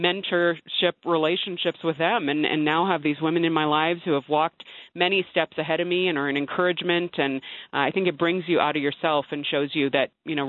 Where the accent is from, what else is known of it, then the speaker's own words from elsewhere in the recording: California, United States; I already alluded to the fact that, you know, I grew up in California public schools.